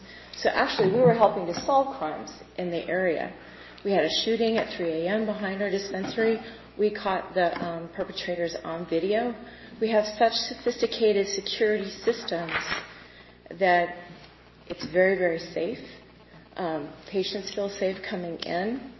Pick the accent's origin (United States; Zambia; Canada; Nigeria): United States; Sparks, Nevada; I'm from Sparks.